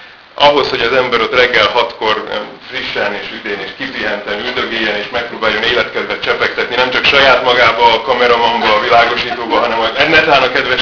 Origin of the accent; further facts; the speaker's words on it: Budapest, Hungary; Budapesti vagyok, Budapesten születtem, Budapesten jártam iskolába